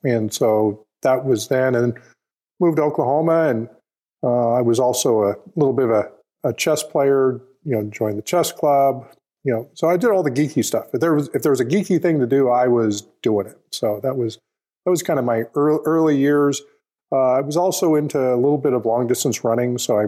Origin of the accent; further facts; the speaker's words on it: Alberta, Canada; born there; fellow Canadian, I was born actually in Alberta, up in northern, north of Edmonton.